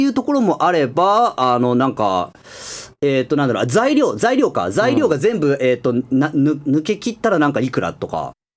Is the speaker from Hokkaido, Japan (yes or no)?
no; Osaka, Japan; moved away as an adult; now in Tokyo, Japan; そうですね、大阪から